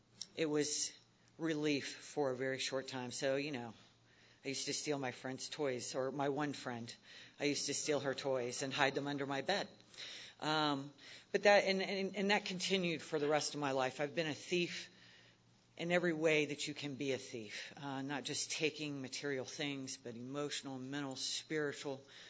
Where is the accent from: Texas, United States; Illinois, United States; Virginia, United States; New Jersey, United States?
Virginia, United States; Richmond; I'm from Richmond, Virginia, so I'm going to break it down Southern style for you.